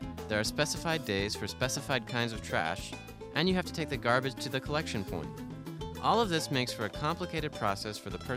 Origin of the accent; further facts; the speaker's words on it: Denver, Colorado, United States; but in my hometown of Denver, there are pretty much only two types of garbage.